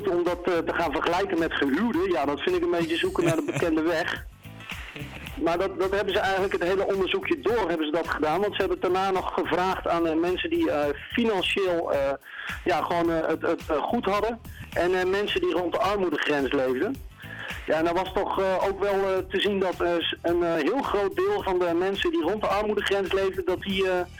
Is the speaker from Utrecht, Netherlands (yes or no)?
yes; Veenendaal, Utrecht, Netherlands; En ik kom uit Veenendaal.